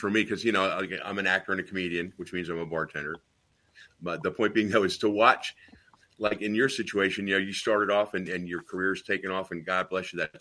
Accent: Nashville, Tennessee, United States; Dawn Wells, it was funny because growing up in Nashville, she was the one celebrity that everybody knew.

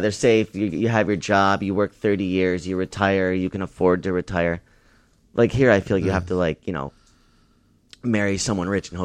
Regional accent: Albany, New York, United States; now in Los Angeles, United States; I grew up in upstate New York. Grew up in Albany.

